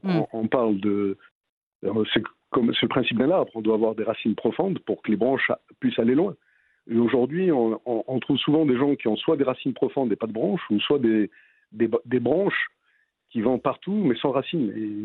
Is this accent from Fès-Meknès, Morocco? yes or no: no; Berkane, Oriental, Morocco; born there; Je suis né à Berkane, je suis berkanais.